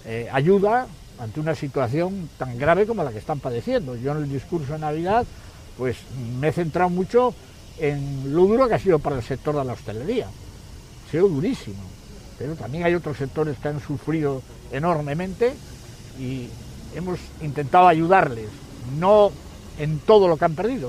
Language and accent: Spanish; Spain; Que los malos somos los españoles.